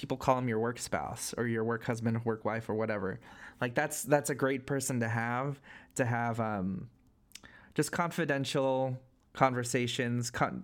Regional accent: Philippines; like having Filipino friends is great as a Filipino because they just understand.

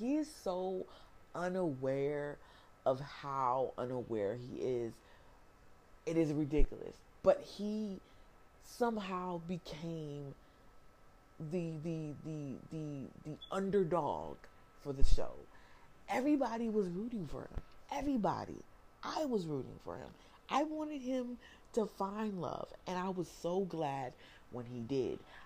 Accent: New Jersey, United States; also born or lived in Newark; And I call myself … because I was born in Newark, New Jersey, but raised in South New Jersey.

